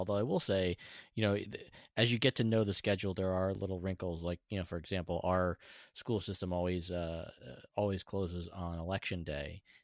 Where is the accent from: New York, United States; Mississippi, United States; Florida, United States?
New York, United States; now in Virginia, United States; Yeah, I grew up in New York, but, you know, definitely, you know, that area of the country.